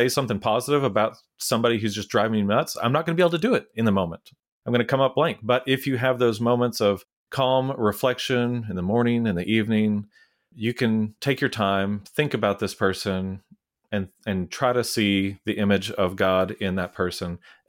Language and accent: English; Abilene, Texas, United States; It's like me growing up in Abilene.